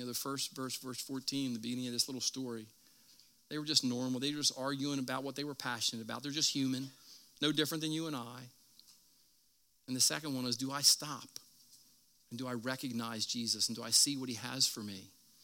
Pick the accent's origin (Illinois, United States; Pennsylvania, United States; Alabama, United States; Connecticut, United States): Pennsylvania, United States; Philadelphia; And you know, I grew up in South Philly. You can talk to God like you're from South Philly.